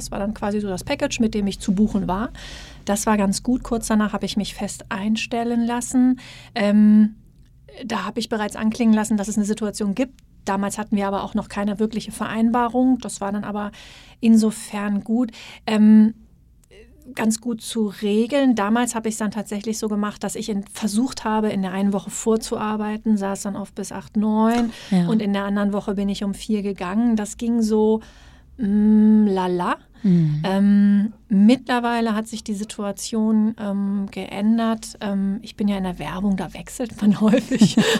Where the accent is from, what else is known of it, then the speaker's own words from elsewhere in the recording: Hesse, Germany; Die kann ich als Hessin natürlich meinem Kind weniger beibringen.